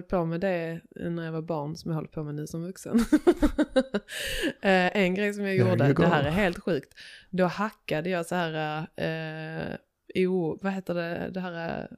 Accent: Ramlösa, Skåne, Sweden; Det är ju liksom söder om Helsingborg lite. Mm. Jättemysigt radhusområde typ.

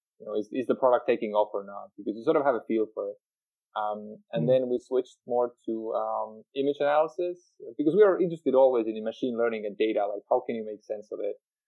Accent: Tallinn, Harju County, Estonia; also born or lived in United States; I'm from Tallinn, Estonia. And so I was raised and born here. And after States, I moved back to Estonia

